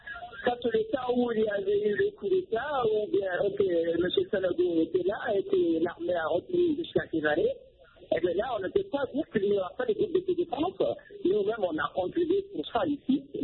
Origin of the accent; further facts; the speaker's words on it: Timbuktu Region, Mali; moi je suis de Bintabongo, dans la région de Timbuktu